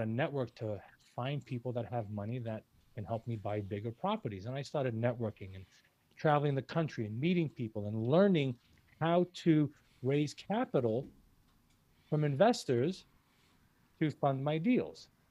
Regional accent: New York City, New York, United States; now in Florida, United States; Born and raised in New York City, don't want to go back there.

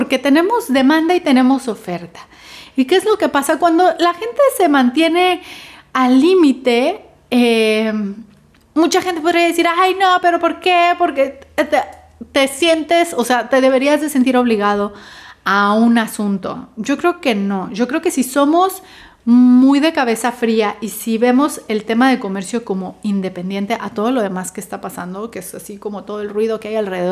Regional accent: Mexico; en ese aspecto somos muy mexicanos acá.

